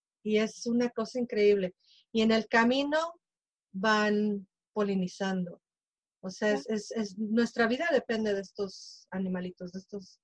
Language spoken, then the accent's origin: Spanish; Mexico; now in Chicago, United States; la gente mexicana, que somos inmigrantes, no únicamente mexicanos, pero la gran mayoría somos mexicanos los que somos inmigrantes, y estamos en el área de Pilsen y de La Villita.